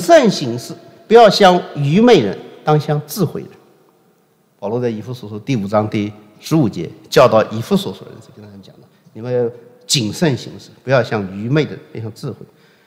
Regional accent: China; 我们中国人有一句话叫走动，对吧？

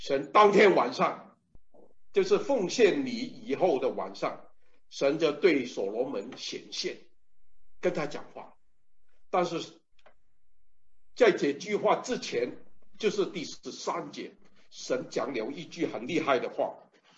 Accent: China; 我的家在中国，都是因为宣教士来到我的家乡，带领我们信主。

